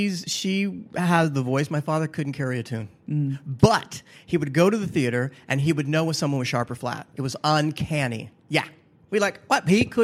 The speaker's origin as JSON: {"language": "English", "town": "San Francisco", "region": "California", "country": "United States", "tie": "born or raised there", "said": "San Francisco."}